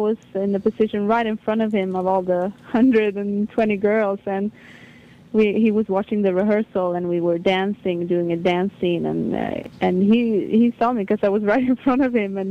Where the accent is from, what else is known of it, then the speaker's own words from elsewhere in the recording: Sweden; Yeah, because I was from Sweden and a good dancer.